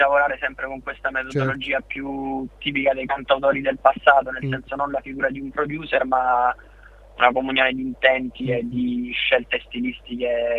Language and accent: Italian; Apulia, Italy; Forse sono di parte, perché da Salentino magari sì